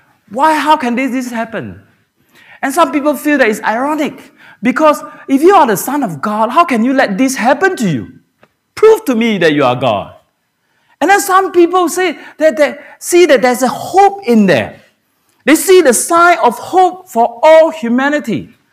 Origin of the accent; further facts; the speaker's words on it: Singapore; moved away as an adult; now in New Zealand; I came from an Asian country. I came from Singapore.